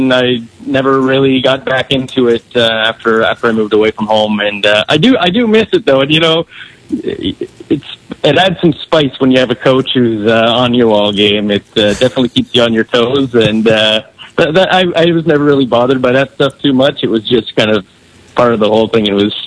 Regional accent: Ontario, Canada; born there; I was born in Ontario.

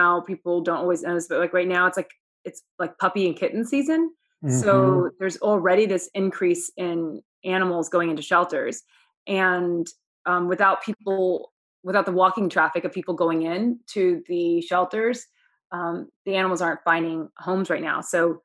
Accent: Oklahoma, United States; And I'm also from Oklahoma.

